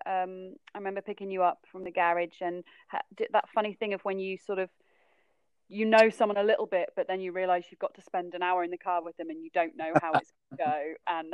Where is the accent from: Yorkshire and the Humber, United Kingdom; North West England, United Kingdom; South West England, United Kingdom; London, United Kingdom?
South West England, United Kingdom; I'd always been into swimming growing up in Cornwall and stuff